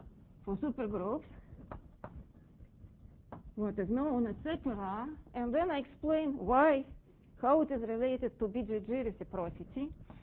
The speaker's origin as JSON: {"language": "English", "region": "Moscow", "country": "Russia", "tie": "born or raised there", "said": "it reminds me of my hometown, Moscow."}